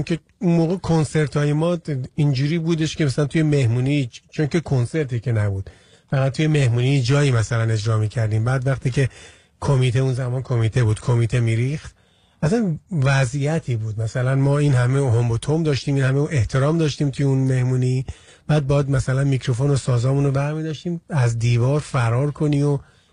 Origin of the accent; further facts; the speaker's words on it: Iran; moved away; 1371 من از ایران خارج شدم، الان 31 سال و چند ماهی که از ایران اومدم بیرون